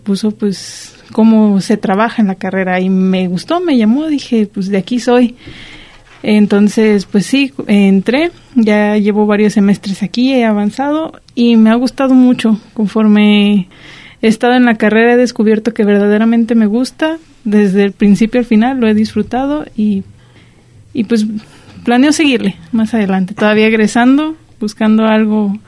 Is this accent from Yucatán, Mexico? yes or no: no; Tepechitlán, Zacatecas, Mexico; vengo de Tepechitlán, Zacatecas, es el lugar más reciente que he vivido, y desde niña